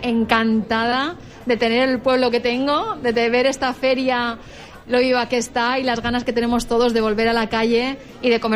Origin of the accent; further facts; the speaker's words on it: Xixona, Valencian Community, Spain; Yo ver mi pueblo así, ver toda la gente que nos ha acompañado, todas las autoridades, el primer consejo, el ple del consejo en Sixona, son hechos muy importantes.